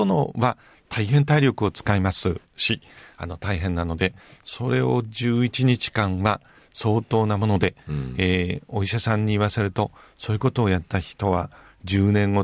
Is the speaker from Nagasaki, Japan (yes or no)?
no; Hokkaido, Japan; たまたま僕はどさんこでおおらかに育ったもので